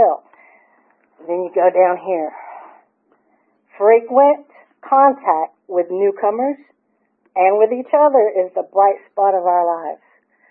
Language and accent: English; Marietta, Georgia, United States; born there; I'm a little Georgia peach, born in 1979. I was born in 74 in Marietta, Georgia, Kennestone baby, a third generation Kennestone baby.